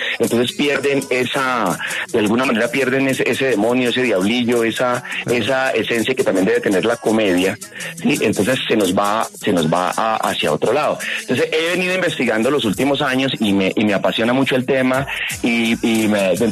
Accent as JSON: {"language": "Spanish", "town": "Cúcuta", "region": "Norte de Santander", "country": "Colombia", "said": "Sí, efectivamente yo soy de Cúcuta."}